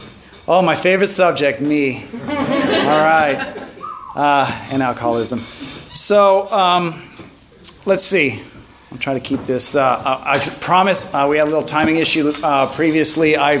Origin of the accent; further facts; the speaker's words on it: Pasadena, California, United States; Born and raised in Pasadena, California, and very religious family, very devout.